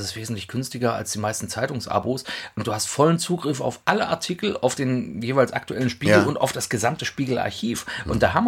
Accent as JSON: {"language": "German", "town": "Hackpfüffel", "region": "Saxony-Anhalt", "country": "Germany", "said": "bei uns in der Nähe, da wo ich herkomme, Hackpfüffel ist ein Ort in der Nähe von Sangerhausen"}